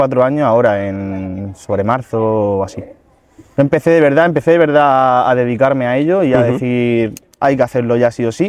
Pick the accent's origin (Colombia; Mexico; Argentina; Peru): Colombia; Cartagena, Bolívar; Yo soy de Cartagena, nací en Cartagena.